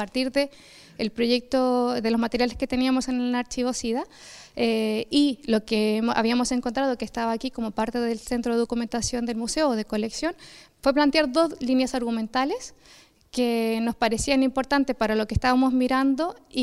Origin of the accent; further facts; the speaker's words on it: Chile; now in Barcelona, Spain; Nancy y yo somos chilenas y hay mares vasco de origen